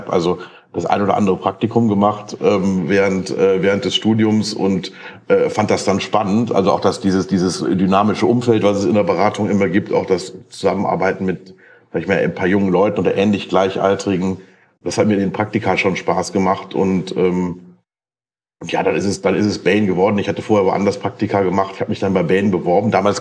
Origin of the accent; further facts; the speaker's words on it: Düsseldorf, North Rhine-Westphalia, Germany; Aus Düsseldorf-Grafenberg. Das ist direkt da, wo die Metrozentrale ist. 300 Meter davon entfernt.